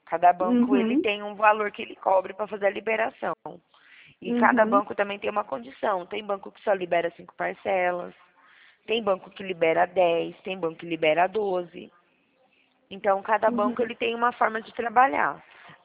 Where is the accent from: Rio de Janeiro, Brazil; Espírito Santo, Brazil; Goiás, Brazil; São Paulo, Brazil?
São Paulo, Brazil; São Carlos; eu sou aqui da cidade de São Carlos.